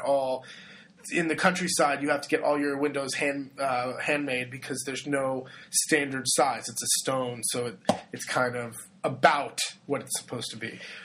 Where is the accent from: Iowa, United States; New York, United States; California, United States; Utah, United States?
California, United States; Well, here's the problem, too. I grew up in California.